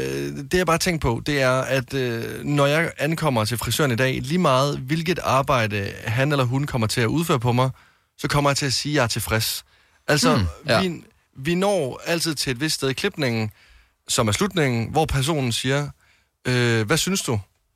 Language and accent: Danish; West Jutland, Denmark; Jeg er fra Vestjylland.